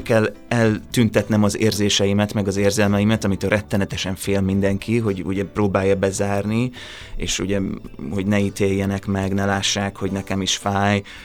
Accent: Szeged, Csongrád-Csanád, Hungary; Tehát én Szegeden nőttem fel, Szegedre jártam iskolába

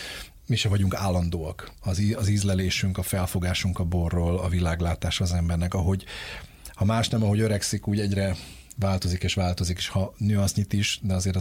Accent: Budapest, Hungary; bár alapvetően budai gyerek vagyok

